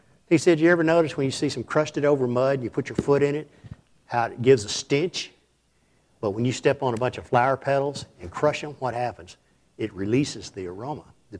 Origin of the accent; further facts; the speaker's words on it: Texas, United States; I was trying to relate to this as a Texan.